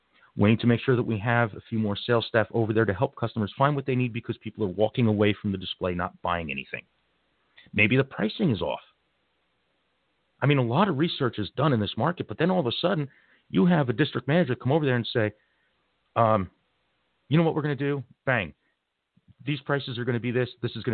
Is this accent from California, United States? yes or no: no; Wayne, New Jersey, United States; I was an assistant store manager in Wayne, which is another town where I grew up in Jersey.